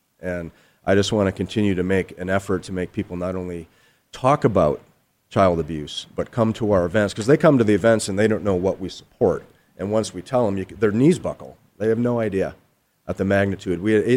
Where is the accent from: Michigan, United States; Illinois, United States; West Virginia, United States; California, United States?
Michigan, United States; I'm just a guy from Michigan. You know, I'm a nerd.